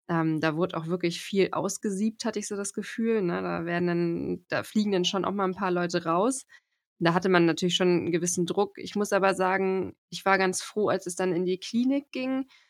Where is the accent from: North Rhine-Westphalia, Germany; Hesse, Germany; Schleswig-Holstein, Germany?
Schleswig-Holstein, Germany; Timmendorfer Strand; also born or lived in Leipzig; ich komme ja aus dem Norden, also aus Timmendorfer Strand, das kennen ja vielleicht ein paar, das ist ja direkt an der Ostsee, da komme ich halt her, es ist ein kleiner Ort, ein kleines Dorf